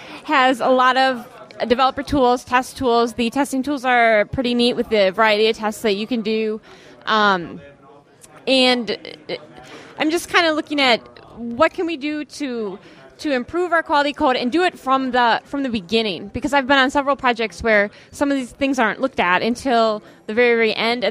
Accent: Minneapolis, Minnesota, United States; I'm from Minneapolis. I'm a developer.

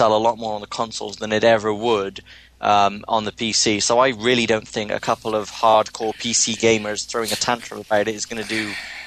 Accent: United Kingdom; And as a British person, I am obligated to hate you.

